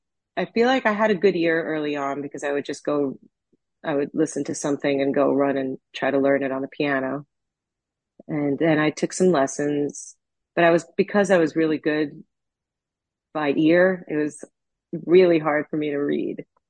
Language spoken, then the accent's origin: English; Setauket, New York, United States; Yeah, I was born and raised.